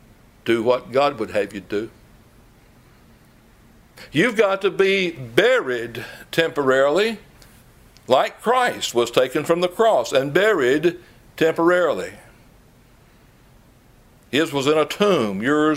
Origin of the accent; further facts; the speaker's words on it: Tennessee, United States; I'm from Tennessee. It took me a long time not to say hose pipe.